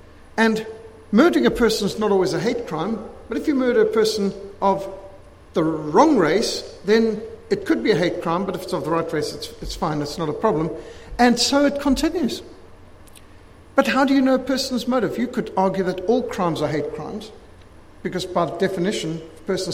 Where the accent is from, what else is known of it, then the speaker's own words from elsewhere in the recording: Zimbabwe; Now, I was brought up in Rhodesia, what today is Zimbabwe, with an old school teaching where they taught discrimination was a good thing.